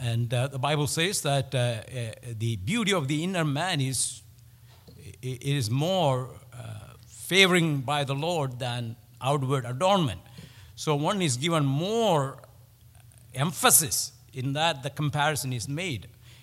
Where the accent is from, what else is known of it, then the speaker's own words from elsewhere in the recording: India; Where I am from, where we grew up, in that particular part of India, the assemblies, there were a few things they practiced.